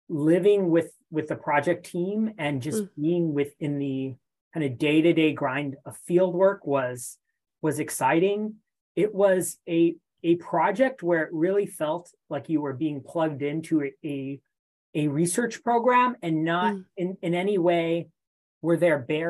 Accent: San Gabriel, California, United States; now in New York, United States; I'm from Southern California. Okay. LA County, San Gabriel Valley.

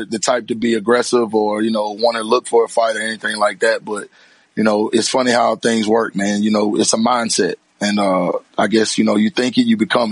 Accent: Alabama, United States; See, I'm from Alabama, so like I kind of can bounce around because we don't really have a team.

